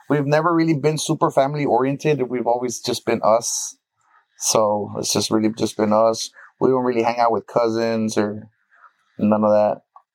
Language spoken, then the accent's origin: English; Brownsville, Texas, United States; also born or lived in Mexico; But I was raised in Brownsville.